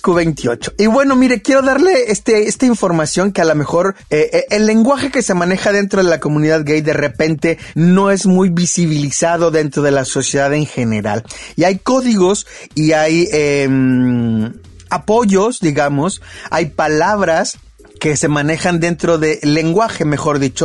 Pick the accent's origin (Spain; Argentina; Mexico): Mexico; Así somos los mexicanos.